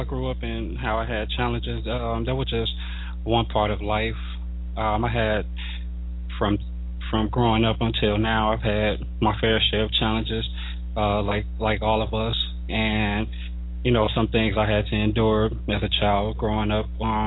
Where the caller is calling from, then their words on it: Chicago, Illinois, United States; I'm calling in from Chicago.